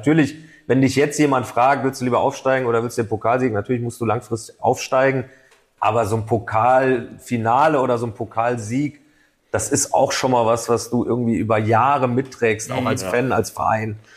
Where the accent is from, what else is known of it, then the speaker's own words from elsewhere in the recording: Saarbrücken, Saarland, Germany; Dann komme ich ja aus Saarbrücken